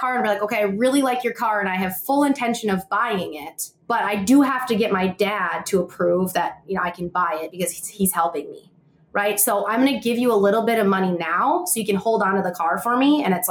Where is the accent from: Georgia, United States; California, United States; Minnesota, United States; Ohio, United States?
Minnesota, United States; accent: Minnesota; Like my Minnesota accent, it comes out. I know it does, right?